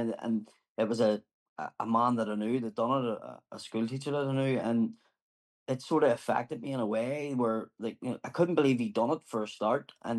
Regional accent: Ireland; But I just think as Irish people, we're just able to laugh at ourselves and able to laugh.

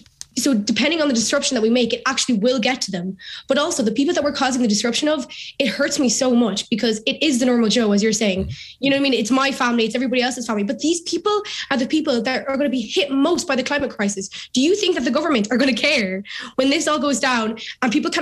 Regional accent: Ramelton, Ulster, Ireland; I'm from Remelton.

